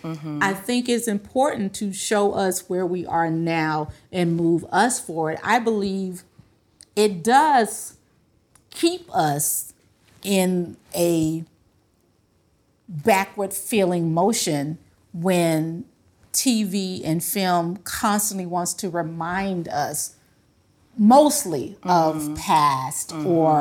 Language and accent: English; the South, United States; I can make a dope macaroni and cheese because I'm from the South. My mother showed me how.